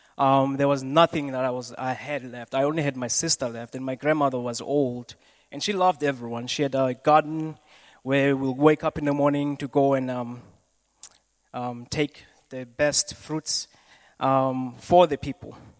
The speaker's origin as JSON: {"language": "English", "town": "Kayamandi", "region": "Western Cape", "country": "South Africa", "tie": "born or raised there", "said": "I'm from Kaimandi, the township that's there. I grew up there."}